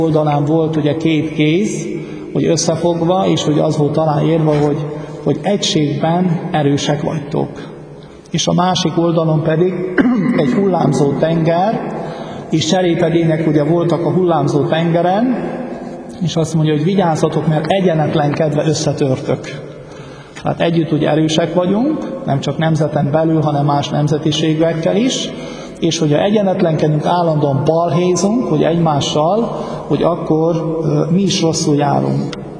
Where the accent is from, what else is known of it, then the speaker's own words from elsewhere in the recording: Transylvania, Romania; Vagy mi, akik hogy ott vagyunk ugye Erdélyben, mert ugye a románokon a többségben, akkor mi lent vagyunk.